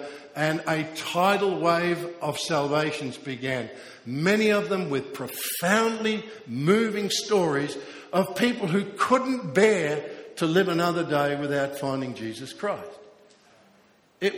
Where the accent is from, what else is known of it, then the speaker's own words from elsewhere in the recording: Australia; because I'm an Australian, I have a greater responsibility here than for anywhere else on the earth.